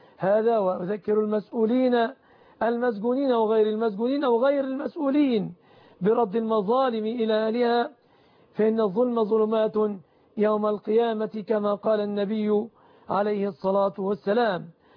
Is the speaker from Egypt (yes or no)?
yes; Egypt; هذا وأسأل الله أن يحفظ بلادنا مصر آمنة مطمئنة،